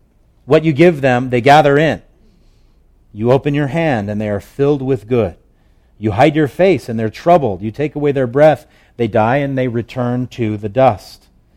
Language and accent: English; Hawaii, United States; I would never take for granted what I had become so used to growing up in Hawaii.